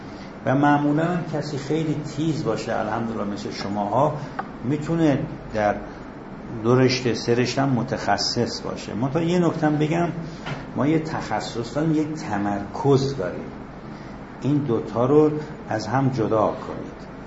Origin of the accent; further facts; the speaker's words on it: Abarkuh, Yazd, Iran; also born or lived in Shiraz / Qom; ما 2 سال شهر خودمون ابرقو درس خوندیم، 1 سالم که من شیراز درس خوندم